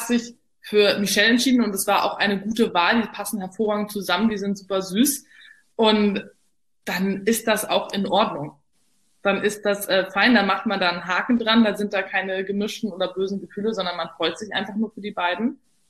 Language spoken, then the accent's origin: German; Berlin, Germany; Ich bin fast echte Berlinerin.